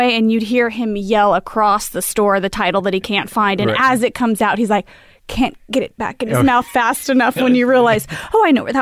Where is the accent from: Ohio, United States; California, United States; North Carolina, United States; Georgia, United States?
California, United States; I grew up inland of San Diego in the desert, Imperial Valley.